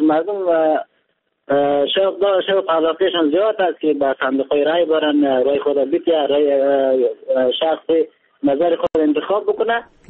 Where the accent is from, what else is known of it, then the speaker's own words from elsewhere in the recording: Samangan, Afghanistan; من از ولسوالی رودآب هستم و ولایت سمنگان هستم.